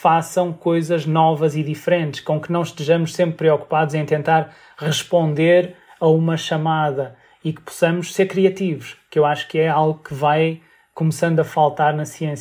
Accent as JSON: {"language": "Portuguese", "town": "Matosinhos", "region": "Norte", "country": "Portugal", "tie": "born or raised there", "also_born_or_lived": "Porto", "moved": "yes", "said": "Nascido no Porto, cresci em Matosinhos, até ter saído."}